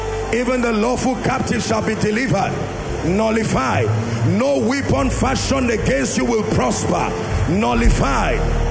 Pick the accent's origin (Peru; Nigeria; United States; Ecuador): Nigeria; We, as a Nigerian, learn every language you find that can help you worship God.